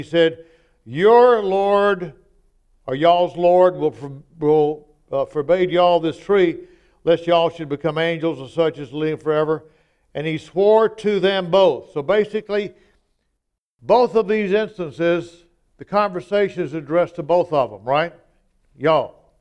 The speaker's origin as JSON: {"language": "English", "town": "Jackson", "region": "Mississippi", "country": "United States", "said": "I'm from Jackson, Mississippi."}